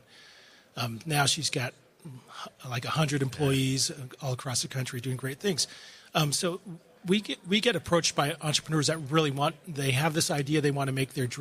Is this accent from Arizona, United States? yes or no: yes; Red Mesa, Arizona, United States; if you're coming from Native background, like I grew up in Red Mesa, Arizona, and we don't have any banks in Red Mesa, Arizona.